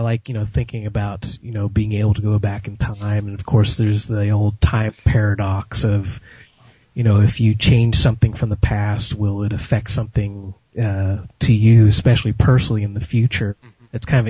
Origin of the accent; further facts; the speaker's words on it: San Francisco, California, United States; being that I'm from San Francisco, the local stations would, play this movie a lot.